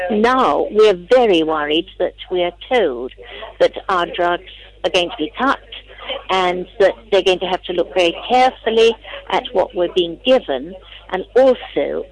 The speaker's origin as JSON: {"language": "English", "country": "United Kingdom", "said": "I've been so indignant by some of the treatment that we get as British cancer patients."}